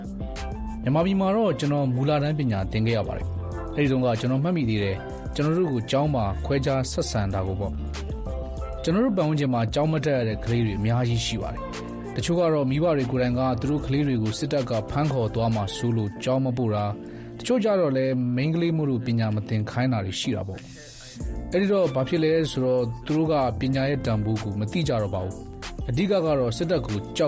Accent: Maungdaw, Rakhine State, Myanmar; born there; ကျွန်တော်ကမောင်နှောင်းမှာမွေးတော့ပါကျွန်တော်မွေးခဲ့တဲ့လူမှုပတ်ဝန်းကျင်ကအိုးမဲ့အိမ်မဲနဲ့နေရွှန့်ဆွန်ကထွက်ပြေးရတဲ့အခြေအနေတွေလူမျိုးတုံးတပ်ဖြတ်မှုကိုကျင်းပများစွာခံခဲ့ရတဲ့ပတ်ဝန်းကျင်ပေါ့

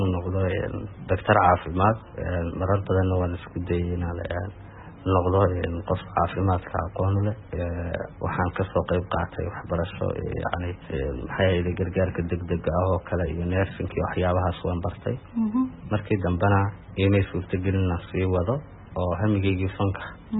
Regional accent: Hargeisa, Maroodi Jeex, Somalia; also born or lived in Sanqoola; waxaan ku soo barbaaray Hargeysa waxaan ku dhashay deegaanka Sanqoola la yiraahdo waxaan waxbarashadii la ku qaatay isla caasimadda Hargeysa

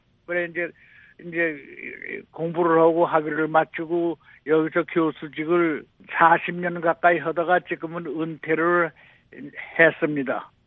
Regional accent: Wonsan, Kangwon, North Korea; moved away; 원산시 서구리 189 바로 역전이에요. 역전. 원산 역전에 큰 2층 집.

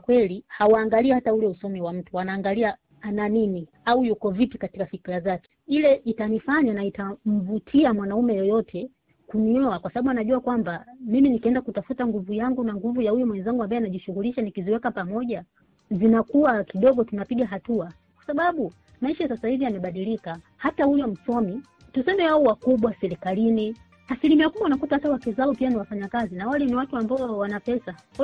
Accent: Tanzania; sisi kule nyumbani kwetu Tanzania

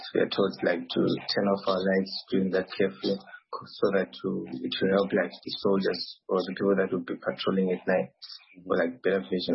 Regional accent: Zimbabwe; now in Ukraine; from Zimbabwe, and I'm in Ukraine, Chinitsky, and I'm studying computer engineering, and I'm in my third year.

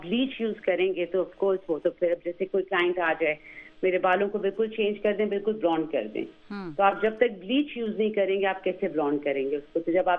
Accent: Pakistan; मैंने कहा I am from Pakistan.

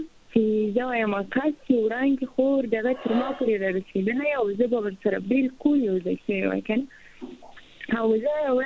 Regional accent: Afghanistan; now in Balochistan, Pakistan; مونږ هم پښتانه یو بیا هم که افغانان یو او دلته مهاجرې بلوچستان کې

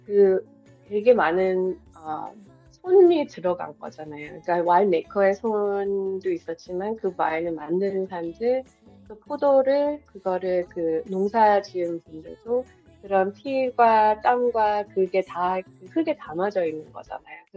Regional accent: United States; 근데 저희가 이제 코리안 아메리칸으로서 저희가 좋아하는 분야에서 이렇게 뛰어들고 용기를 내고

